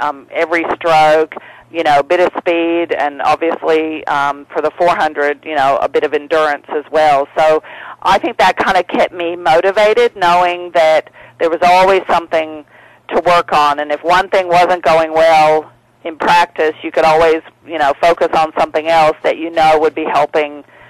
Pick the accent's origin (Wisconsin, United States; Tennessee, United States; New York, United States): Tennessee, United States; Nashville; accent: twang; sometimes you just can't help but pick up some different words and phrases and intonations in my accent. So every time I go back to Nashville, though, I get a bit of my twang back.